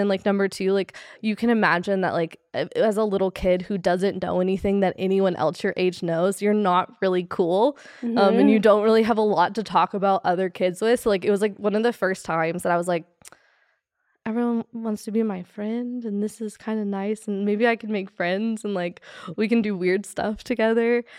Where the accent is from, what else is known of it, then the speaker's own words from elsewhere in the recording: Las Vegas, Nevada, United States; also born or lived in Louisiana; So when I was growing up, I was born in Louisiana, and we moved to Vegas when I was like in third grade.